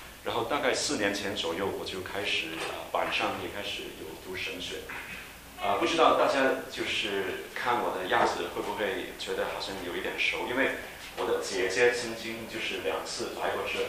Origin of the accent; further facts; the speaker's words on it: Hong Kong; moved away as an adult; also born or lived in Beijing, China; now in United States; 我是在北京出世，然后我就是6岁的时候去香港，所以我是在香港长大，我小学、中学是在香港。然后呢，我是来美国读大学的